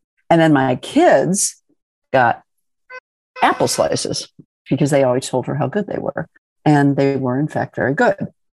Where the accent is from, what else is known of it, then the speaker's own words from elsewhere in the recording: Midwest, United States; You know, I grew up in the Midwest. There was no actual identification with any ethnic background. It was all very much Midwestern American cuisine.